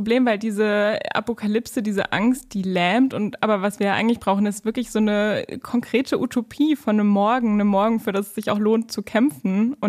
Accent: southern France, France; diese Luft hat mich so an meine Kindheit in Südfrankreich erinnert.

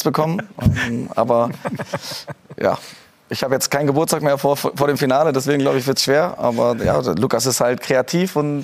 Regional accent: Mecklenburg-Vorpommern, Germany; Ja, ich bin im Norden Deutschlands aufgewachsen, Mecklenburg-Vorpommern, damals noch auch dem gehörte zu Ostdeutschland

